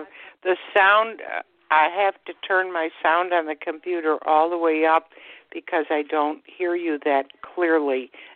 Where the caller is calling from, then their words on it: Florida, United States; also born or lived in Buffalo; I'm calling from Florida. I was first introduced to spiritualism through Lilydale because I lived up in the Buffalo area.